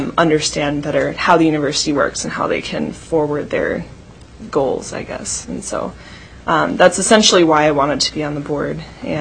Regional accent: Ketchikan, Alaska, United States; now in Fairbanks, United States; I was born and raised in Ketchikan. I graduated from Ketchikan High School in 2008, and then I moved up to Fairbanks, and I currently reside in Senator Thomas's district.

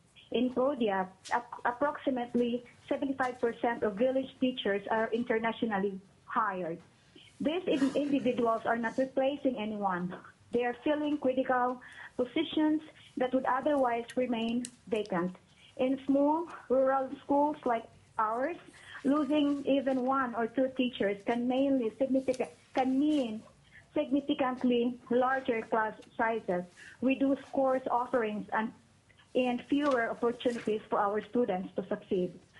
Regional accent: Philippines; English is a second language; moved away as an adult; now in United States; My name is … I'm from the Philippines, and I have been teaching in Alaska for the past 4 years.

